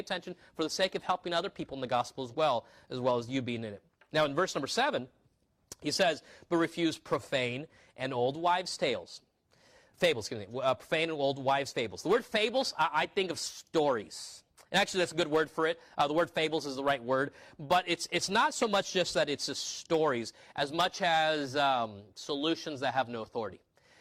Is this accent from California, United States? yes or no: yes; California, United States; also born or lived in Peru; I grew up in California. And when I wasn't living in California, I lived on the coast in Peru.